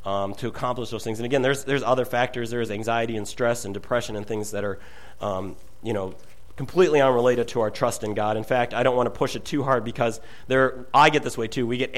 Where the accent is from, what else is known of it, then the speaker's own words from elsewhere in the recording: Midwest, United States; most of us, you know, growing up in the Midwest